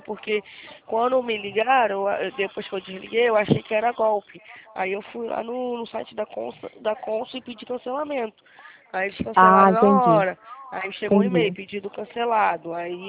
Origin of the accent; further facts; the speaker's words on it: Rio de Janeiro, Brazil; Sim, sou do Rio.